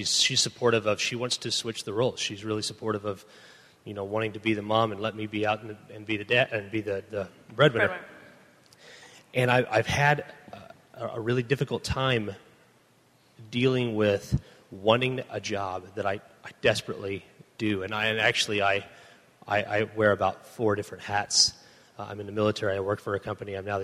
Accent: Oldfield, Missouri, United States; I'm from Oldfield, Missouri. And I am a stay-at-home dad.

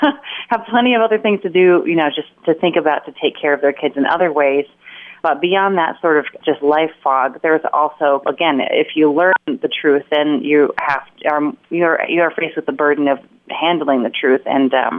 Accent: Indiana, United States; A radio host in Indiana, my home state, posted pictures from a friend

